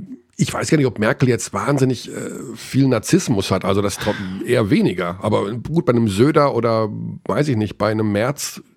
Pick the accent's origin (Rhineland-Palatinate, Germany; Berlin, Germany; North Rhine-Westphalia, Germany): North Rhine-Westphalia, Germany; Hagen; es ist direkt neben meiner Heimatstadt